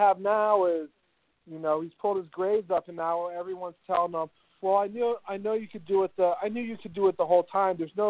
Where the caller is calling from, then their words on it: Jacksonville, Florida, United States; Hey, I'm calling from Jacksonville.